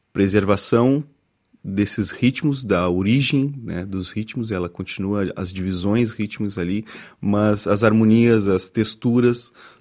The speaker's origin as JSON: {"language": "Portuguese", "town": "Porto Alegre", "region": "Rio Grande do Sul", "country": "Brazil", "lives_now": "Eldorado do Sul, Brazil", "said": "na cidade de Eldorado do Sul, onde eu resido. Eu sou porto-alegrense, estou em Eldorado do Sul há 16 anos."}